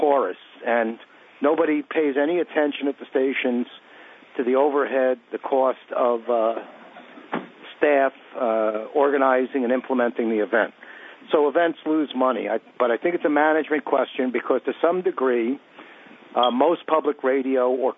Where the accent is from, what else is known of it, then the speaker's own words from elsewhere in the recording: New York City, New York, United States; I grew up in Coney Island, so it's kind of like a freak show or a carnival thing or a ride.